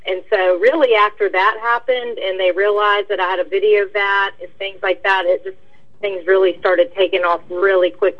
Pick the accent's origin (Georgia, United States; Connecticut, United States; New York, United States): Georgia, United States; We are from Georgia originally, and so obviously seeing all the stuff from over there, it was very disturbing, I guess.